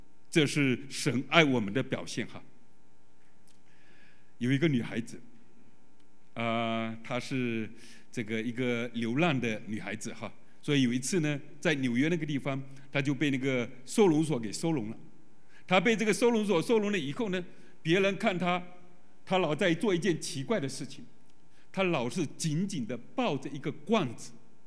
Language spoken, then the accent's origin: Chinese; Fujian, China; 我回到老家福建农村